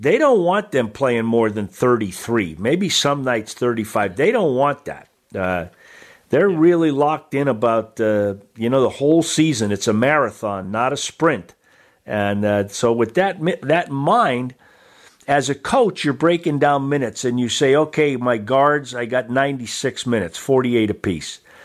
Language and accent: English; Massachusetts, United States; You know, as a young guy growing up in Massachusetts, the Celtics, Red Auerbach started that six-man role.